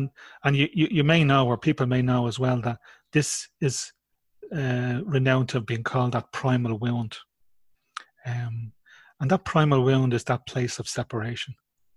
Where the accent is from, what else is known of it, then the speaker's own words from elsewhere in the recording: Ballinasloe, County Galway, Ireland; born there; So you could imagine the Ireland of that day, you know. I was born in Ballinasloe Hospital.